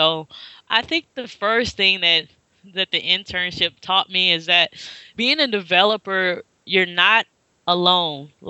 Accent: St. Louis, Missouri, United States; So I'm from St. Louis originally, and Nashville is not too far down the road, about 4-hour drive.

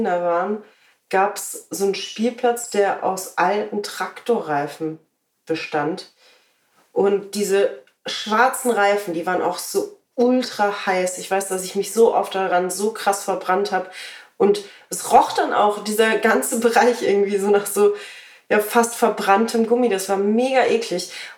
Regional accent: Brühl, North Rhine-Westphalia, Germany; Weil ich bin ja in Brühl aufgewachsen, das neben Hürth liegt.

